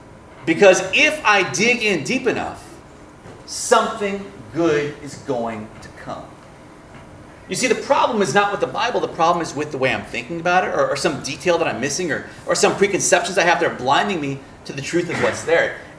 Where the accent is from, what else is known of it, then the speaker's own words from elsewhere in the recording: Louisiana, United States; So I was raised in Louisiana. I'm from the deep south.